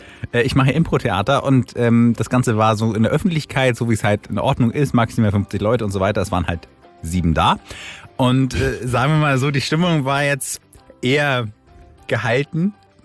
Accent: Kiel, Schleswig-Holstein, Germany; Ich muss auch sagen, also jetzt so als Kieler, ich freue mich schon wieder auf mein Bierchen mit Freunden im Park.

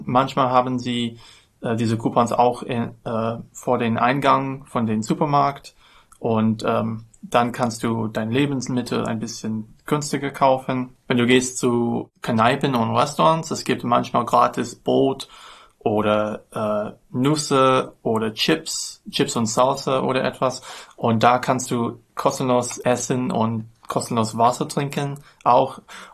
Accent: United States; German is a second language; ich bin ein Studienberater für IEC und ich komme aus den USA.

